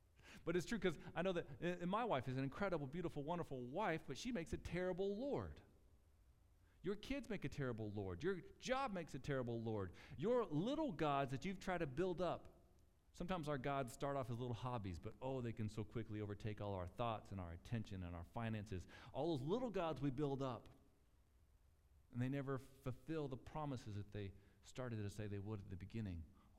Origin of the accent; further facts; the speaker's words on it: Texas, United States; born there; that's not a locust, that's a grasshopper, because I was born in Texas.